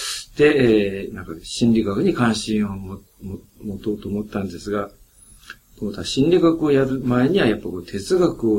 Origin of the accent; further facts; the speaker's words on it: Yamagata, Japan; born there; 私がどういうところに生まれたのかをこう、お話した方がいいかなと思うんですが、はい、ちょっと東北の山形県の真ん中に、出羽三山というのがありまして